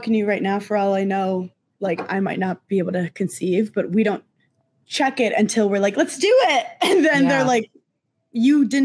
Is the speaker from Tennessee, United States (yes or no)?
no; New York, United States; growing up in New York, so many of I looked up to the women who were like 38